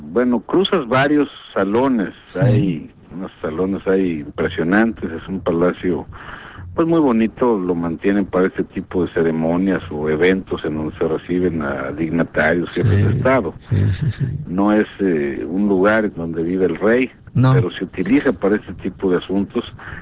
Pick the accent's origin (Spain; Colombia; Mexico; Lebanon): Mexico; queremos que nos vean también hacia nosotros, como mexicanos, como lo que somos